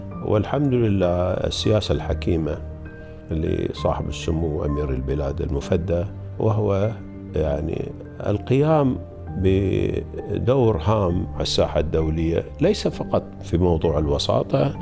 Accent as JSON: {"language": "Arabic", "country": "Qatar", "also_born_or_lived": "New York, United States", "said": "وأنا كقطري أفتخر أن اليوم أينما ذهبت وأسأل أنت من أين، أقول لهم دولة قطر. كثير من الأصدقاء والمعارف، أنا عشت في نيويورك، مدينة نيويورك بحكم عملي"}